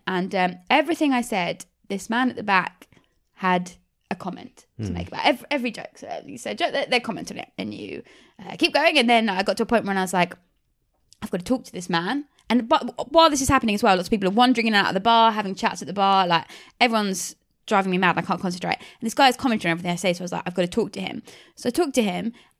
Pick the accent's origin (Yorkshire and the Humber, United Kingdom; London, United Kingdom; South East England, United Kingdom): South East England, United Kingdom; Maidstone; I'm from Kent, so sometimes I book gigs in Kent.